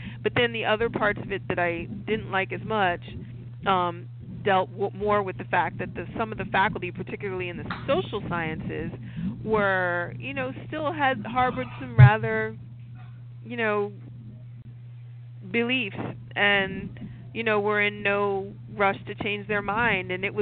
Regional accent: Delaware, United States; I mean, I'm from Delaware, and the state of Delaware didn't really desegregate the schools until 1978, at which time I was in sixth grade.

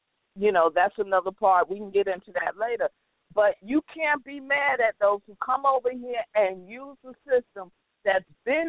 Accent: New York, United States; I say this as a New Yorker, and let me tell you, anybody from the North who comes down south, the first thing we ask is, where can we get some decent Chinese food from?

